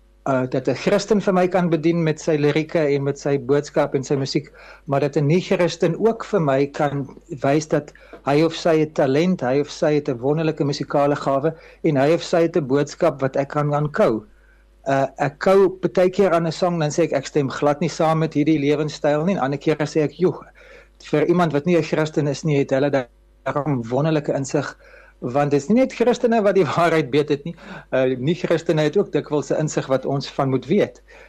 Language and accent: Afrikaans; Germany; ek het mos in Duitsland groot geword